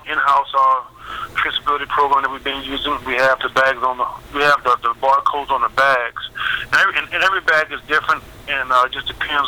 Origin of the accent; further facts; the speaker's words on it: Donaldsonville, Louisiana, United States; I'm from Donaldsonville, Louisiana, so I'm a Southern boy down here